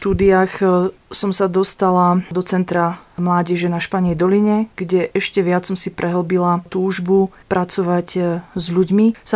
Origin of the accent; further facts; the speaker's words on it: Rabča, Žilina Region, Slovakia; Pochádzam z oravskej dediny blízko Námestova z Rabče.